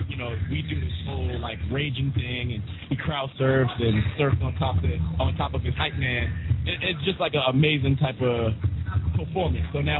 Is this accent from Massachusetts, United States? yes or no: yes; Boston, Massachusetts, United States; Man, I'm from Roxbury, Massachusetts, in the city of Boston.